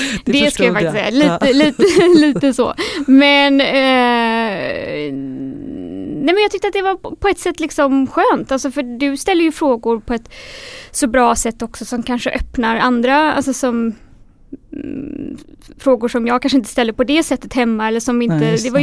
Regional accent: Gothenburg, Västra Götaland County, Sweden; now in Stockholm, Sweden; Jag kom från Göteborg ursprungligen, aha, men har ju bott i Stockholm i 13 år ungefär.

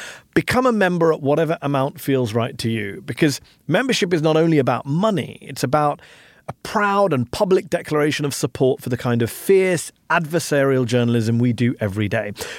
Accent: United Kingdom; And as a Brit watching cable news, I kind of feel like tearing my hair out.

